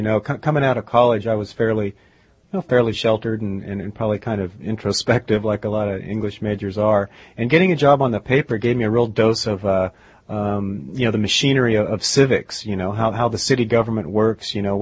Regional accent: Tustin, California, United States; I grew up in Tustin, which is a little suburban town south of L.A., about 40 miles, and I went to public schools there.

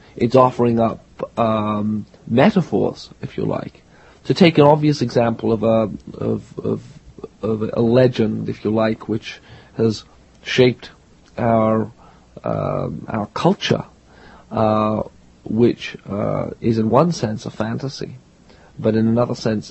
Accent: Liverpool, North West England, United Kingdom; discover this carpet in my hometown of Liverpool. A less likely place to find magic, it is difficult to imagine.

